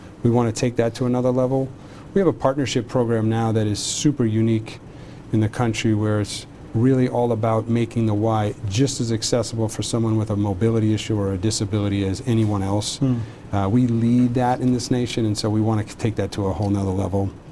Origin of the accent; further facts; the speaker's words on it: Lexington, Massachusetts, United States; I grew up in Lexington.